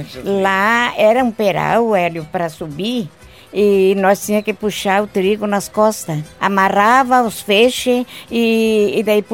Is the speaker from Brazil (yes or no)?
yes; Erechim, Rio Grande do Sul, Brazil; born there; Eu nasci em Erechim.